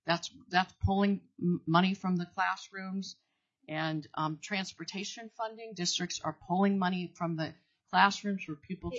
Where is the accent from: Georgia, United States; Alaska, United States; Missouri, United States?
Alaska, United States; Palmer; from Palmer, Alaska, speaking as a private citizen.